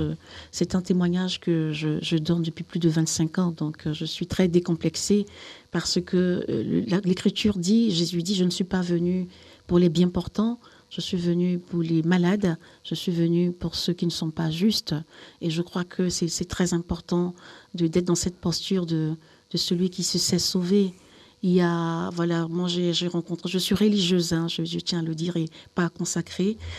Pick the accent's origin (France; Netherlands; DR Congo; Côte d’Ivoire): Côte d’Ivoire; also born or lived in Belgium; je suis aussi belge. Hein. Je viens à la fois de Côte d'Ivoire et de Belgique.